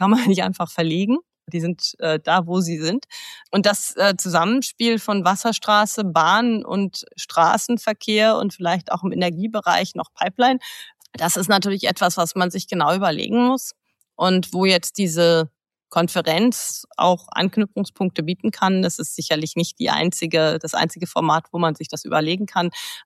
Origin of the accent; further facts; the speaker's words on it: Hamburg, Germany; Ich bin im Norden in Hamburg aufgewachsen.